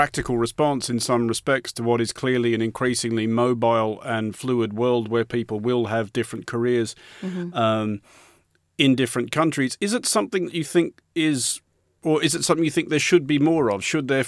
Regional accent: Australia; now in United Kingdom; I speak myself as an expatriate of my own country. I'm Australian and I live in Britain

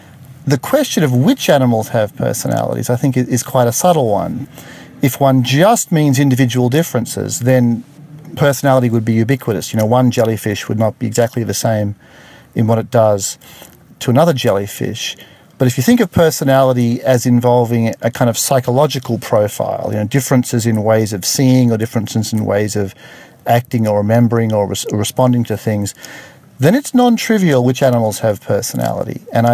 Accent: Sydney, New South Wales, Australia; I grew up in Sydney, not far from the water.

